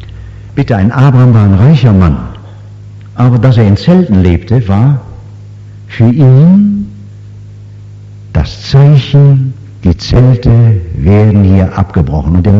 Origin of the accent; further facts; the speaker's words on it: Korbach, Hesse, Germany; Ich habe nach Hause an meine Heimatstadt Korbach gedacht, an meine Mutter, die da war.